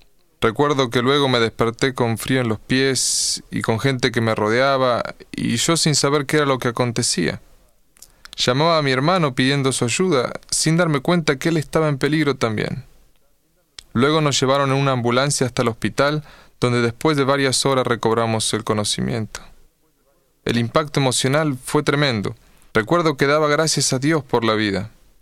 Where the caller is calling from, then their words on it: Deán Funes, Córdoba, Argentina; soy de Dean Funes, Argentina.